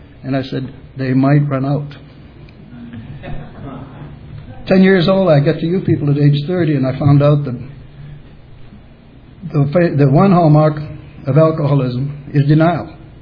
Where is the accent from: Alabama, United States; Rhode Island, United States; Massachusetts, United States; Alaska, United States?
Massachusetts, United States; Boston; I was raised in Boston. I'm the youngest of 11 kids.